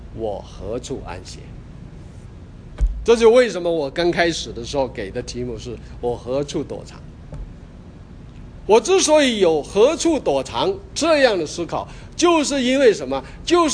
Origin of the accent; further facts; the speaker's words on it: Guangxi, China; 在一个小地方，就是广西我的老家